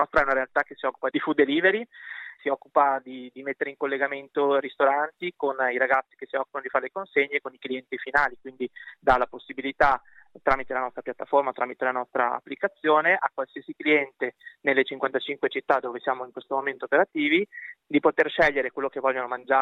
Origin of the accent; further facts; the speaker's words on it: Treviso, Veneto, Italy; diciamo che noi siamo nati in un centro di provincia perché siamo di Treviso, no?